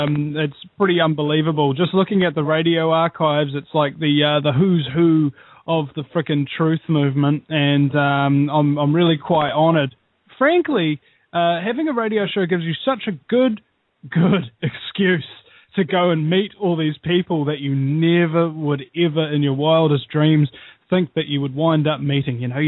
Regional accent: New Zealand; Well, first guy is a Kiwi collaborator, and I'm from New Zealand

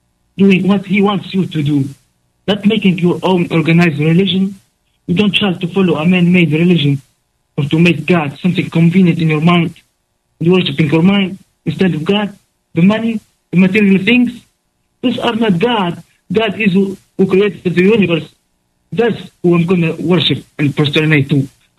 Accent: Tunisia; I am from Tunisia. I'm a student.

